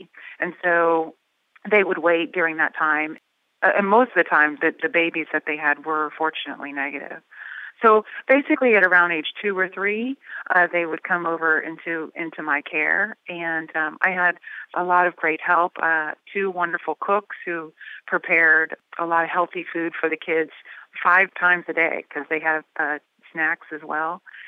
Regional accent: Texas, United States; you know, I'm from Texas.

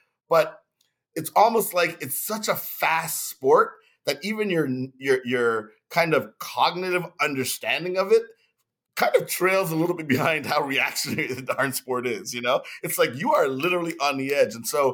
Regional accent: Montreal, Quebec, Canada; I'm born and raised in Montreal, Canada.

